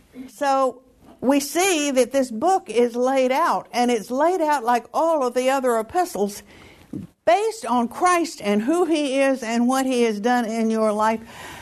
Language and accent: English; the South, United States; And I am an American and a Southern one too. It's a little different down here.